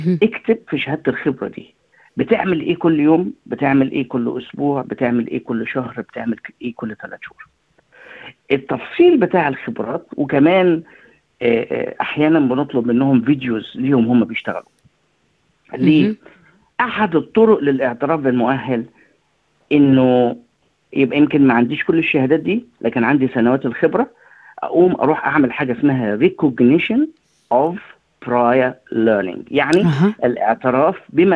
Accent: Egypt; now in Australia; عندنا في مصر

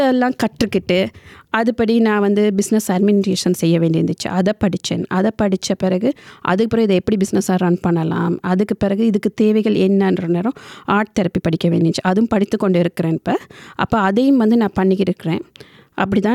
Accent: Kandy, Central Province, Sri Lanka; moved away as an adult; also born or lived in India; now in Sydney, Australia; நான் பிறந்தது வளர்ந்தது எல்லாமே இலங்கை. அண்டு நான் இலங்கையில் கண்டி என்ற மாவட்டத்தில் வந்து பிறந்து வளர்ந்தேன். சிறுகாலங்கள் வந்து கலவர காலங்கள் நான் இந்தியாவுக்கும் இடம்பெயர்ந்து அங்கும் சிறுகாலங்கள் படித்து வளர்ந்து வந்து மீண்டும் இலங்கையில் வந்து

